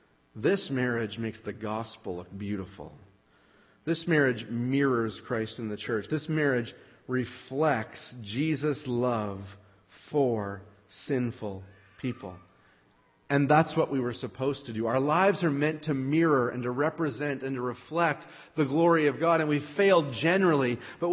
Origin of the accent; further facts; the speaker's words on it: Canada; now in United States; My home country of Canada